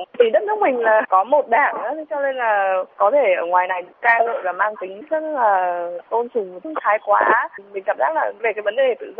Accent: Haiphong, Vietnam; Ví dụ so với Hải Phòng quê em chẳng hạn

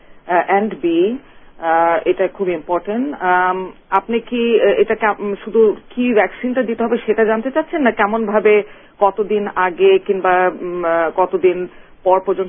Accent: Bangladesh; যদিও আমরা বাংলাদেশি সিটিজেন কিন্তু যেহেতু আমরা দেশে থেকে দূরে আছি

